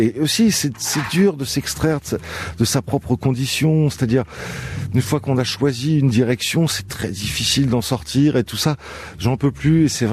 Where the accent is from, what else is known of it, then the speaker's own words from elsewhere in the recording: France; en tant que Français